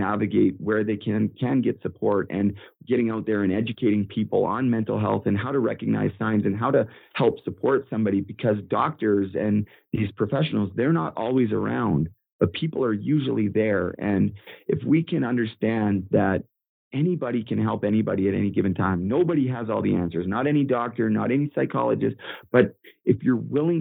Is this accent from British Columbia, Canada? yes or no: yes; Port Coquitlam, British Columbia, Canada; He was a friend from my home. He's from Coquitlam. I'm from Port Coquitlam.